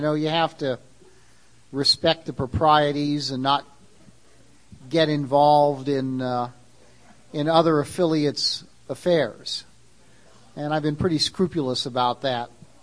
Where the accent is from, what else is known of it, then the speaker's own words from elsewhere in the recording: California, United States; And I'm from California. I'm not used to that.